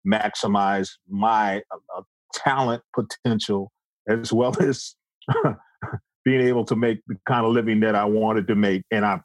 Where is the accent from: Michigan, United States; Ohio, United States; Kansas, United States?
Ohio, United States; Cleveland; I left the group, to go back to my hometown of Cleveland, Ohio, to work in the steel mills for about 6 months